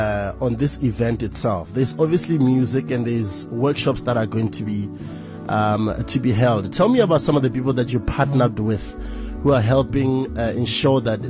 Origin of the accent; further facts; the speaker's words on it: Botswana; you and I obviously understand this because we're from Botswana.